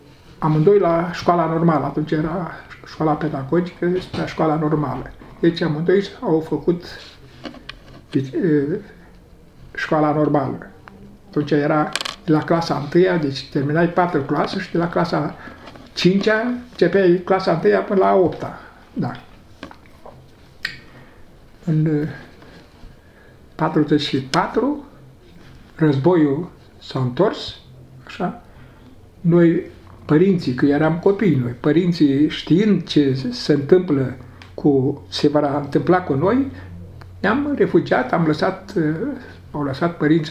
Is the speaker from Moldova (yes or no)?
yes; Moldova; now in Romania; Pe motiv că noi suntem basarabeni și am fugit de ruși, de comunism.